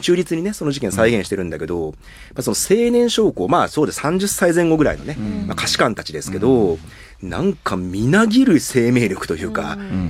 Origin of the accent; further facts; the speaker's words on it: Tokyo, Japan; 当時僕東京出身なんだけど